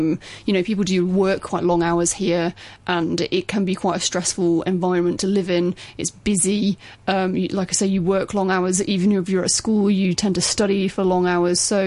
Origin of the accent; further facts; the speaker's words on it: United Kingdom; now in Hong Kong; I mean, as a Brit myself, I sometimes get really frustrated in situations here